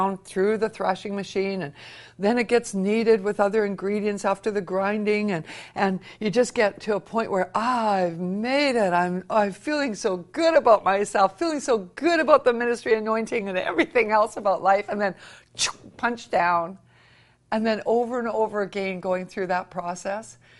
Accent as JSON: {"language": "English", "country": "Canada", "said": "And I'm Canadian. I've driven across my nation many times"}